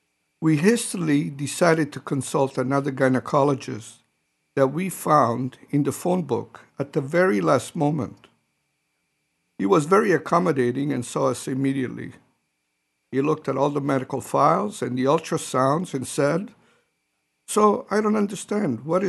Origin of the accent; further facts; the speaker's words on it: Manhattan, New York, United States; I was 32 years old, born and raised in Manhattan, New York.